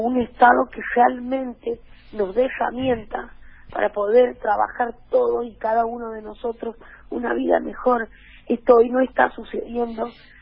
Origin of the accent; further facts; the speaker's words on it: Santiago del Estero, Argentina; Miren, yo vengo de Santiago del Estero.